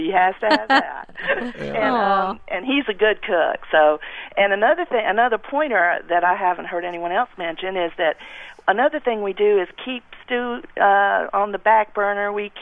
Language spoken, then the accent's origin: English; Charleston, South Carolina, United States; even though I grew up in Charleston, my folks originally grew up in the country in Colton County, South Carolina